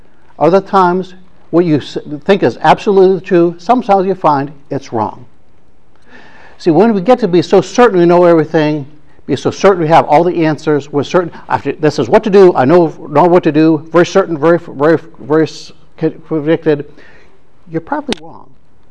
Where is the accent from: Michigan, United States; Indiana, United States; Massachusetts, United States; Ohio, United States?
Ohio, United States; I grew up in Ohio. We knew the aura of the Buckeyes.